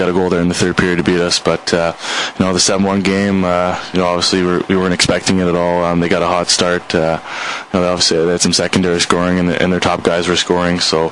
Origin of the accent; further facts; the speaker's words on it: Canada; because I'm from Canada, and major junior hockey is huge there.